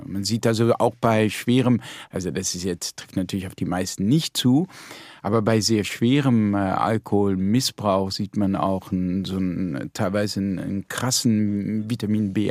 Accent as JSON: {"language": "German", "town": "Landau", "region": "Rhineland-Palatinate", "country": "Germany", "tie": "born there", "said": "ich bin auch immer gerne zurückgekommen in die Pfalz und ich bin in Landau geboren"}